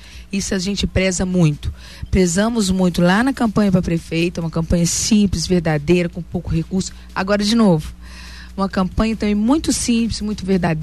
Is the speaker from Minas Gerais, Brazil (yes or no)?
yes; Juiz de Fora, Minas Gerais, Brazil; eu sou mineira, sou juiz-forana e me interessa um estado melhor. Como mineira, que eu amo Minas Gerais, amo minha cidade, amo a Zona da Mata